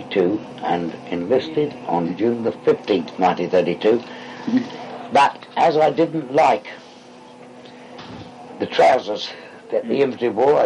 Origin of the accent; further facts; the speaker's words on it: Dover, South East England, United Kingdom; born there; Yes, I was born in Dover Castle, Kent.